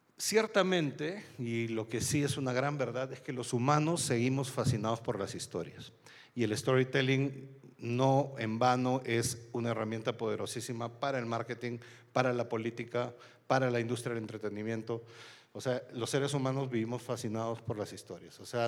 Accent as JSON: {"language": "Spanish", "country": "Peru", "moved": "as an adult", "lives_now": "Mexico", "said": "yo soy de origen peruano y mi último trabajo estuve trabajando para una red en Perú antes de venir a México hace 2 años."}